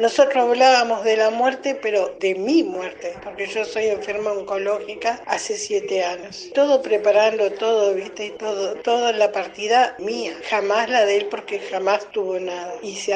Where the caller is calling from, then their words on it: Mar del Plata, Buenos Aires Province, Argentina; de Mar del Plata.